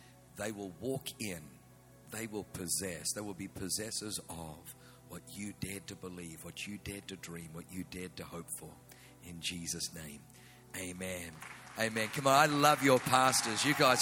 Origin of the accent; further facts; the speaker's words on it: Australia; accent: Australian; also born or lived in Germany; And I was born in Germany, so I got a German name, but I grew up in Australia, so I have the Australian accent.